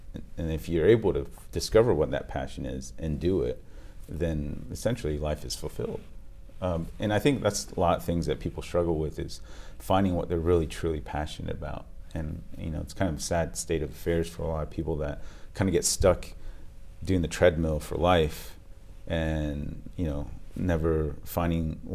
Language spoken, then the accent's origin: English; United States; growing up in the States, you know, I was always sort of I always felt like an outsider a little bit.